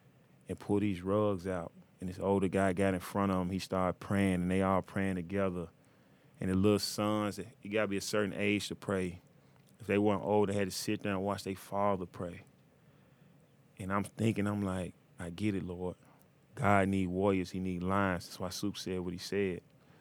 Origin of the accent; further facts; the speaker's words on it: Memphis, Tennessee, United States; I'm from Memphis, and I grew up in the inner city, and my dad wasn't around.